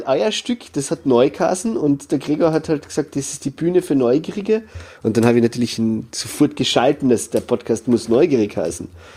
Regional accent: Carinthia, Austria; now in Vienna, Austria; ich bin 36 Jahre alt und ich bin Kärntner, der in Wien als Sonderschullehrer arbeitet.

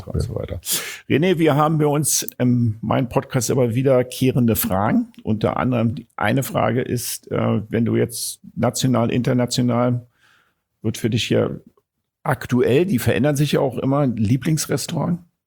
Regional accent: Vienna, Austria; Ich kritisiere nicht, weil ich das unhöflich und respektlos finde, so als Wiener.

